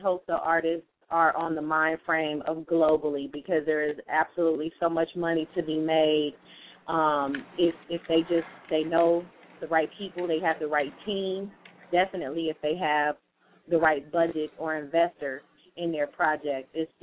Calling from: Dallas, Texas, United States; Okay, I'm calling in from Dallas, Texas.

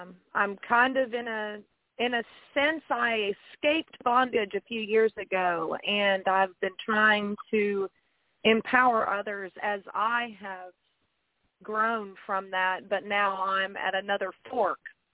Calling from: Johnson City, Tennessee, United States; I am actually in Johnson City, Tennessee. I'm wondering if my signal may be better. We've got snow over here.

